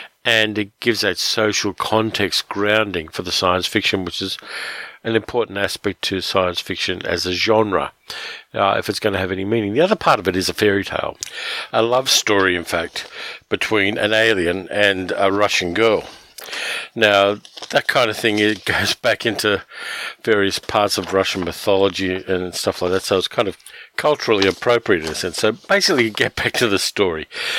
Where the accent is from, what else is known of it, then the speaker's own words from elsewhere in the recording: Australia; being an Australian, a lot of the science fiction I read was either English or American